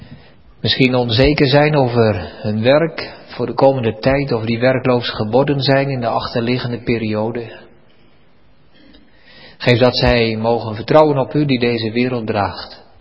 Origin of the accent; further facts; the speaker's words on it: Netherlands; Heren, wij zijn ook Nederlanders, wij horen er ook bij. We hebben een zondvloed verdiend.